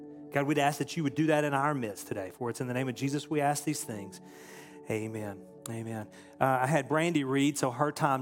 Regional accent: Dallas, Texas, United States; Well, I'm from the Dallas, Texas area. And Dallas, at the time that I was growing up, had an identity.

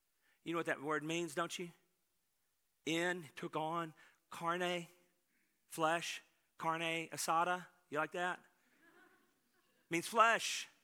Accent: Greenville, Texas, United States; born there; I was born in Greenville, Texas. We were on a prairie land. There were no rivers. There were no lakes.

